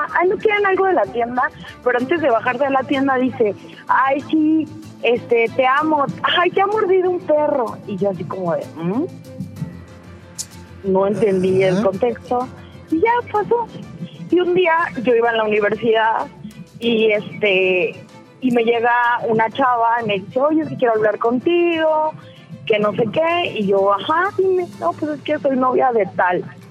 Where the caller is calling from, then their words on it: Mexico City, Mexico; De la Ciudad de México.